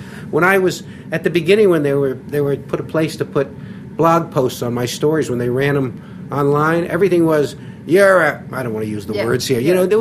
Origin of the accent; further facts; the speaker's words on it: Philadelphia, Pennsylvania, United States; I'm from Philadelphia where everybody rips everything